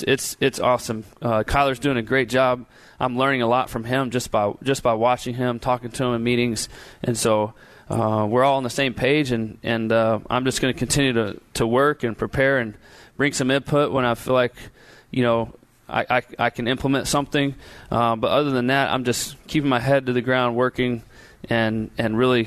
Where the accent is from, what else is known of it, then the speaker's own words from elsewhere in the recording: Texas, United States; But again, I'm from Texas.